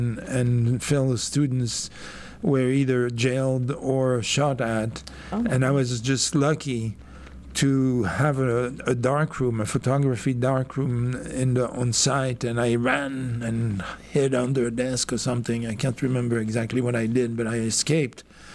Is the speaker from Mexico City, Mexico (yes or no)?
yes; Mexico City, Mexico; English is a second language; moved away as an adult; now in United States; But I came from Mexico City, and my studies, my diplomas didn't translate, and I had to start college all over again.